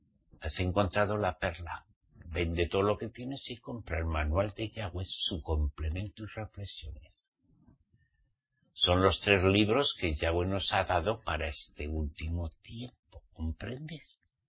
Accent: Spain; yo soy de España.

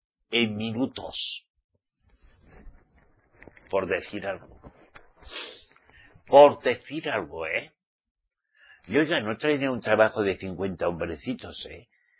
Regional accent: Basque Country, Spain; en mi tierra, yo soy vasco, ¿saben? Soy vasco. Ahí, del norte.

